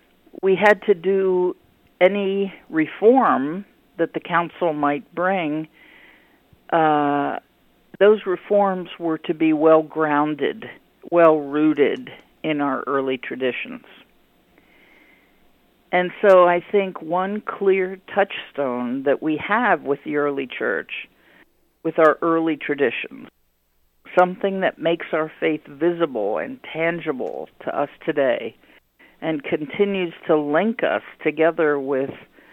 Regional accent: Pennsylvania, United States; You know, I know I'm from Lancaster County, and we always have pork and sauerkraut for the New Year's dinner.

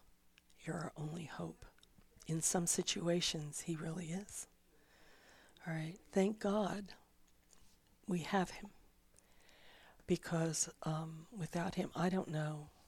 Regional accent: Florida, United States; I grew up in Florida near the Gulf of Mexico.

